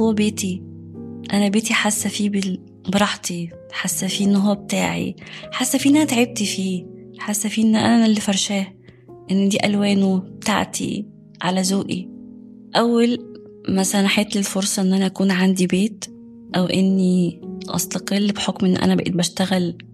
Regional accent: Egypt; الخشاف ده عندنا في مصر هو عبارة عن البلح

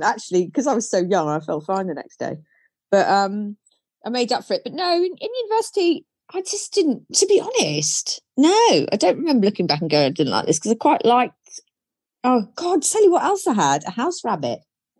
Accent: South West England, United Kingdom; Well, I was brought up in Cornwall.

